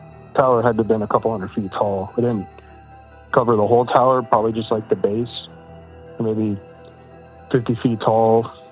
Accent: St. Petersburg, Florida, United States; So I'm from St. Pete, Florida. It's a little peninsula in the middle of the state.

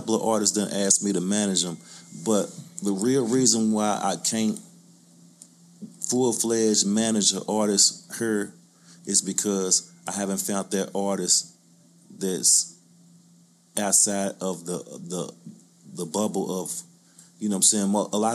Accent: Louisville, Kentucky, United States; I'm from the West End of Louisville, you know what I'm saying? And then more specifically, I'm from the Park Hill Projects of Louisville, Kentucky, you know what I'm saying? So growing up in the projects

